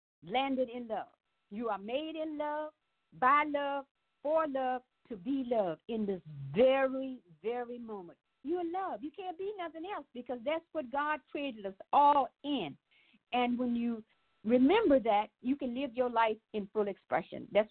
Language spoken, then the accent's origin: English; Virginia, United States; we were born and raised in Charlotte County. He was in Drake Branch, and I was in Sachs.